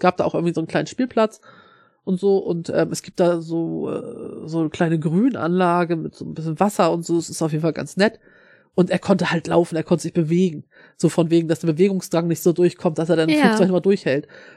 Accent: Northern Germany, Germany; Also wir kommen ja aus Norddeutschland.

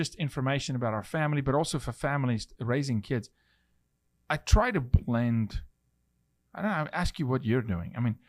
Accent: Sri Lanka; We grew up in Sri Lanka in music industry.

